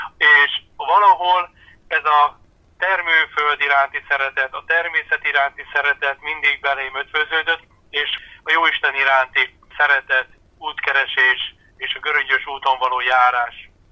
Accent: Földeák, Csongrád-Csanád, Hungary; Ez a kis település, ahol én felnőttem, az Makó és Hódmezővásárhely között található földeák. Itt születtek szüleim, édesapám, édesanyám. Itt van a nagyszülői tanyánk

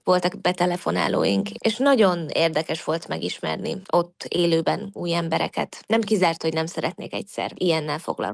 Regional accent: Vojvodina, Serbia; Délvidéki magyarként én így beszélek. Persze folyamatosan művelem, és művelni kell a beszédünket, de jó érzés, hogy ide születtem, így beszélhetek, ahogy most.

